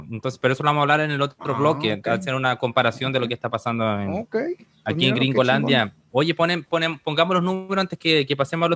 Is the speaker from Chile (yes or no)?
yes; Chile; yo soy chileno, ¿no? Y allá en Chile lo que tenemos un gobierno también de derecha